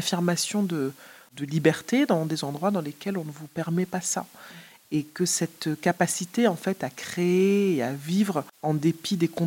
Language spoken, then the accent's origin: French; Martinique; Je suis de Martinique.